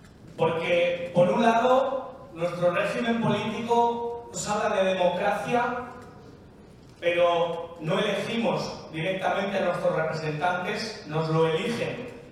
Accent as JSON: {"language": "Spanish", "country": "Spain", "said": "soy periodista español."}